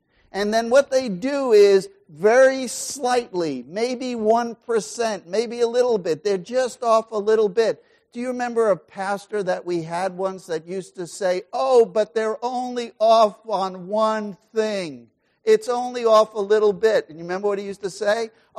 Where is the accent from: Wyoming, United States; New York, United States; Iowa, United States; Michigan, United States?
New York, United States; now in Portland, United States; This was another thing that was hard for me when I came from New York to out here is how politically correct the thinking is on the West Coast.